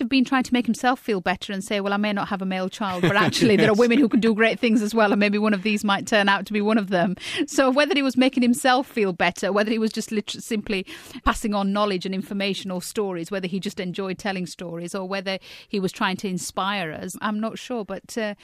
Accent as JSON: {"language": "English", "town": "Dewsbury", "region": "Yorkshire and the Humber", "country": "United Kingdom", "tie": "born or raised there", "said": "I grew up in West Yorkshire, in Dewsbury."}